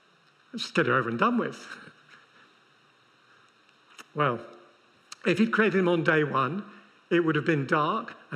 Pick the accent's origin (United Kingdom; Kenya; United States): United Kingdom; I know we're British, but sometimes it's good to do that.